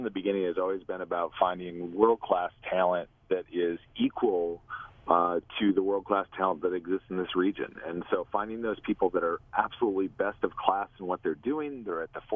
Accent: Milbank, South Dakota, United States; he's going to spend Thursday in Little Milbank, South Dakota, which happens to be my hometown, doing an art installation.

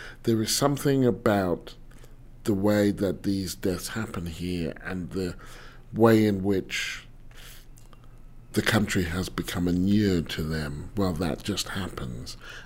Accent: United Kingdom; I wouldn't even know what they are because I'm British.

